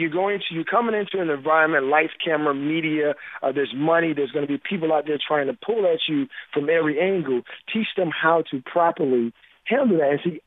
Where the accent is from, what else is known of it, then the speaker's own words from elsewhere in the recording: Miami, Florida, United States; And for me, growing up in Miami, you know, playing in the same type of neighborhood